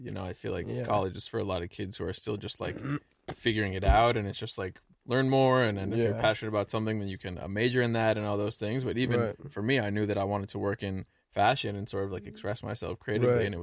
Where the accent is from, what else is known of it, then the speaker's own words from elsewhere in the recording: Beverly Hills, California, United States; I grew up in LA too. I grew up in Beverly Hills mainly, and kind of went to private school my whole life